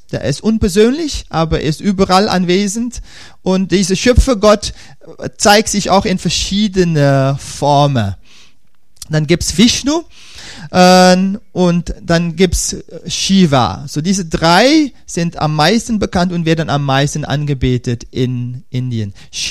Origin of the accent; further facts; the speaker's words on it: Suriname; Wir sind in Suriname groß geworden, Mann und ich.